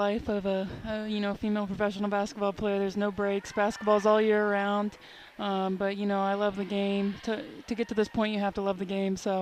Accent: Louisville, Kentucky, United States; also born or lived in New Albany; No, I'm actually from Louisville. I was born in Southern Indiana, though, so New Albany area.

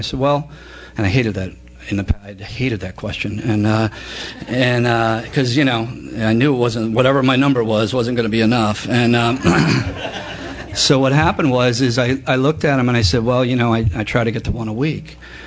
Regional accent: Tampa, Florida, United States; I'm an alcoholic from Tampa, Florida.

